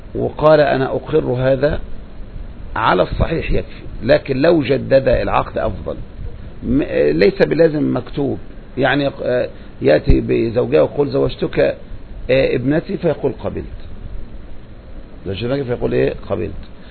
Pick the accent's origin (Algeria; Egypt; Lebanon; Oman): Egypt; وده المعمول به في مصر، هذا المعمول به عندنا في مصر